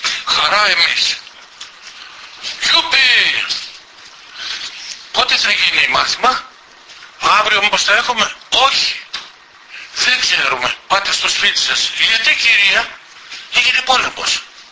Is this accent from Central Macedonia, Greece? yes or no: no; Stavroupoli, Eastern Macedonia and Thrace, Greece; στο χωριό μου Σταυρούπολη Ξάνθης είναι η δεύτερη γραμμή. Ακριβώς στην όχθη του Νέστου